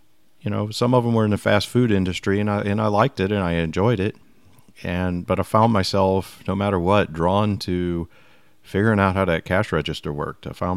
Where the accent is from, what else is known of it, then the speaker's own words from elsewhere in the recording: New Orleans, Louisiana, United States; I'm from New Orleans